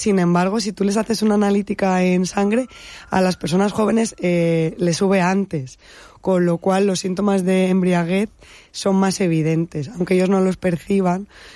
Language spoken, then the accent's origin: Spanish; Benidorm, Valencian Community, Spain; lo que vivimos los que somos de Benidorm